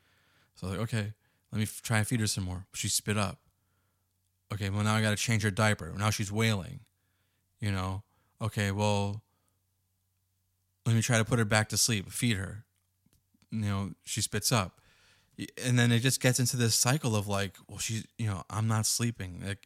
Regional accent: Boston, Massachusetts, United States; now in San Diego, United States; she flew in from my hometown of Boston to come stay with us in San Diego

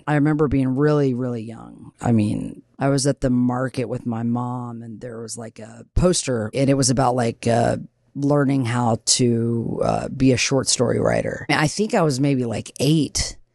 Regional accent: Lexington, Kentucky, United States; born there; So I was born in Kentucky, Lexington, Kentucky. I'm the youngest of four.

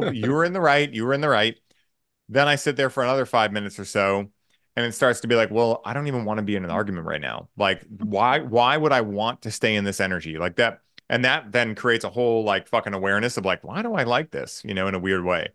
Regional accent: Boston, Massachusetts, United States; part of the reason I'm grateful that I was raised in Boston

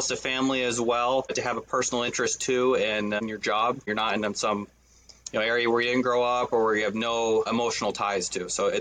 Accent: Texas, United States; also born or lived in Florida; Yeah, I grew up in the North Texas area, just outside of Dallas. Went out to Florida, to the University of Florida for college. Right after graduation, came back to where I was from

